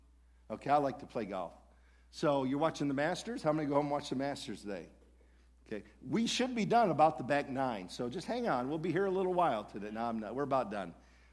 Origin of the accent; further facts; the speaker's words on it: Detroit, Michigan, United States; also born or lived in Europe; I grew up in the Detroit area, never went to church growing up. And a good family. My dad was an executive with Ford Motor Company. We actually lived over in Europe for about 5 or 6 years when I was a kid. Came back to the Detroit area.